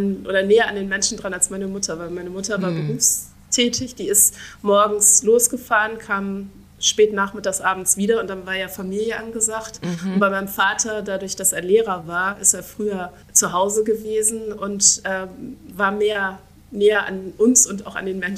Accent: Göttingen, Lower Saxony, Germany; born there; weil ich bin in Göttingen geboren, aber in Göttingen war ich ein Baby, also da kann ich mich überhaupt nicht erinnern.

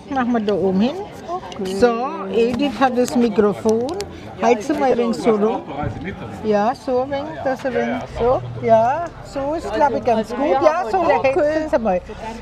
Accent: Bavaria, Germany; Freilich bin ich Franke.

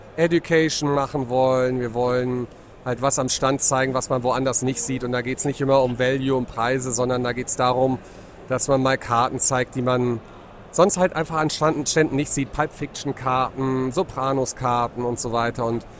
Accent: Frankfurt, Hesse, Germany; now in Düsseldorf, Germany; Ja, ich bin ja Frankfurter tatsächlich, lebe aber in Düsseldorf

